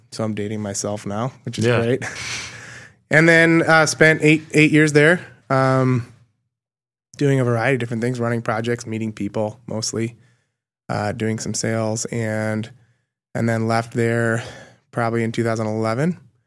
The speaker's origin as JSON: {"language": "English", "town": "Milwaukee", "region": "Wisconsin", "country": "United States", "tie": "born or raised there", "said": "So I grew up in Milwaukee, lived here all my life, and made a conscious decision actually just to get a little time outside of the state for college."}